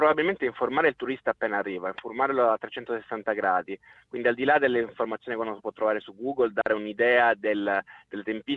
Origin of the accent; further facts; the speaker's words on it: Sicily, Italy; Io parlo da siciliano